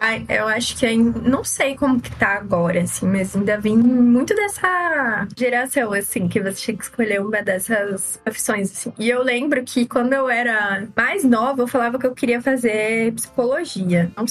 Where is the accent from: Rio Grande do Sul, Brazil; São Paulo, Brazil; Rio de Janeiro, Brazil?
São Paulo, Brazil; Que eu sou da Baixada Santista, né?